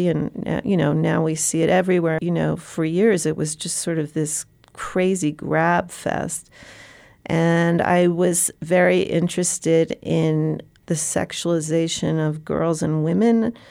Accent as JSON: {"language": "English", "town": "New York City", "region": "New York", "country": "United States", "said": "I lived through 9/11, and for all the horror of 9/11, as a New Yorker, and I guess even as an American, I was so incredibly moved by the way we came together in New York after the attacks."}